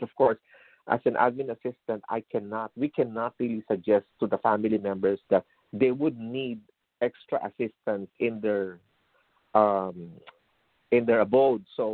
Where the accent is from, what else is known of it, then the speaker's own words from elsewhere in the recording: Guam; Remember, I came from Guam, so it's always sunny.